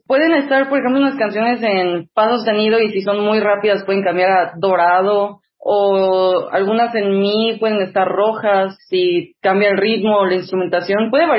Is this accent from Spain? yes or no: no; Mexico; tengo 21 años, soy mexicana